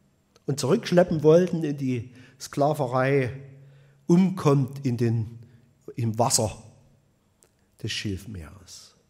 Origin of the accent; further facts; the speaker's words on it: Saxony, Germany; sagt man bei uns im Erzgebirge, im Erzgebirge in der Oberlausitz.